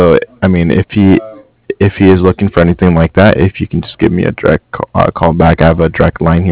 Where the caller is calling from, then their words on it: Cardiff, Wales, United Kingdom; I'm calling from Cardiff.